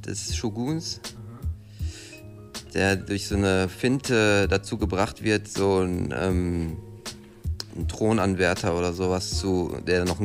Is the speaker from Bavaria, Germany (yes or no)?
no; Bottrop, North Rhine-Westphalia, Germany; weil ich komme ja aus Bottrop ursprünglich.